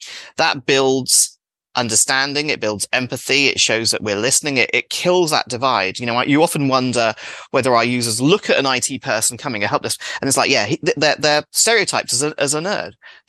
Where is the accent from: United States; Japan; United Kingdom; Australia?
United Kingdom; England; It's all over our TV in England. Okay. That it probably doesn't have the cachet, that maybe my accent does when I'm, you know, in some rinky dink Midwest town when they've never met, an English person in real life ever.